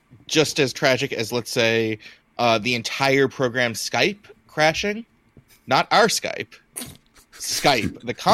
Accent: New York, United States; as a New Yorker who, you know, may have heard one or two people insult New York in their lifetime.

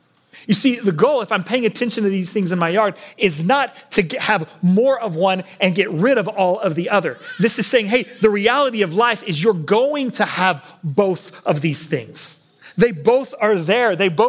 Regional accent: Texas, United States; You know, I grew up in Texas where it's dry and arid.

